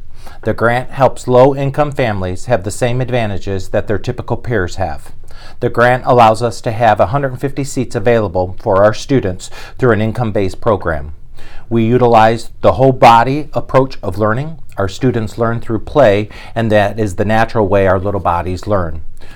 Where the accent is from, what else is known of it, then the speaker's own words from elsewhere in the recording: Toledo, Ohio, United States; I was born and raised in Toledo, Ohio area. I went through Toledo Public School System, so I have a passion for the public education.